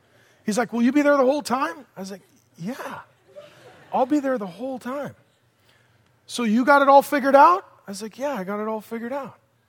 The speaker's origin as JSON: {"language": "English", "town": "Seattle", "region": "Washington", "country": "United States", "tie": "born or raised there", "said": "I grew up in South Seattle next to the airport. Our family was poor."}